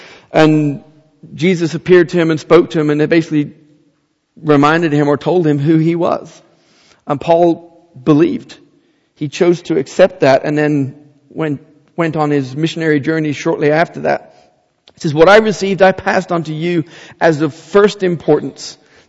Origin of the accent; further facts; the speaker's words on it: England, United Kingdom; When I grew up in England, my parents and I and my family went to a small church of probably about 40 people. It was a church called Bethel.